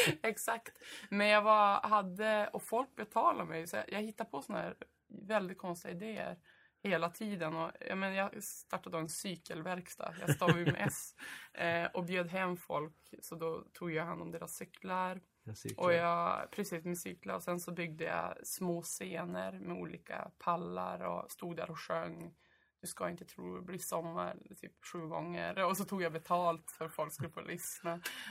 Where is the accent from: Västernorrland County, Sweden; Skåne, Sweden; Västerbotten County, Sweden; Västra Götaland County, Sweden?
Västerbotten County, Sweden; Skelleftehamn; also born or lived in Burträsk; Ja, alltså jag är uppvuxen i Skelleftehamn och Burträsk faktiskt.